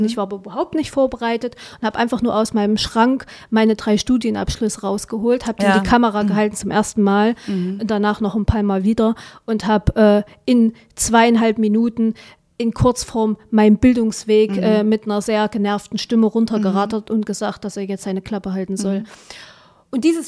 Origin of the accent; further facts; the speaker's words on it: eastern Germany, Germany; Ich komme aus dem Osten. Natürlich wähle ich nicht die AfD.